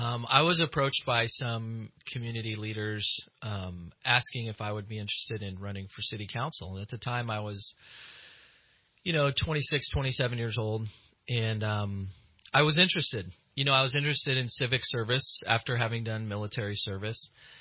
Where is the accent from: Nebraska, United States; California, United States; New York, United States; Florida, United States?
Nebraska, United States; You know, I'm originally from Nebraska